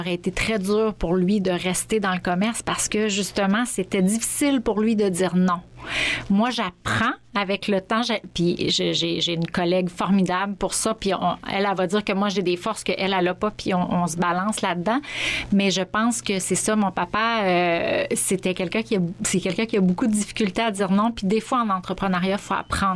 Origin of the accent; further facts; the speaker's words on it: Dégelis, Quebec, Canada; moi, je suis native de Ville-d'Égely, maintenant qui se prononce seulement d'Égely.